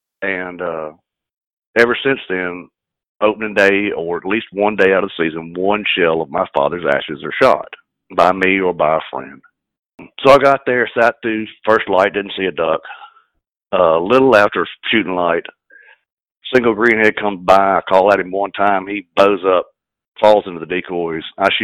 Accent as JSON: {"language": "English", "town": "Vicksburg", "region": "Mississippi", "country": "United States", "tie": "born or raised there", "moved": "as an adult", "said": "I had sworn a long time ago I'd never come back to my home state. You know, I was a wild rebel, left a long, long time ago, 20-something years ago. And through the fates and love, I wound up back in my hometown of Vicksburg."}